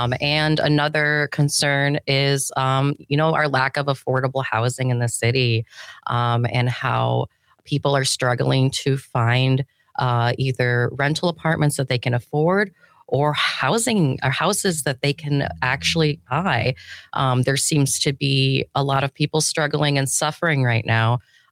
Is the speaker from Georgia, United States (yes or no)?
no; Illinois, United States; now in Green Bay, United States; You know, I'm originally from Illinois, like I said, and I've spent my 20s teaching English abroad.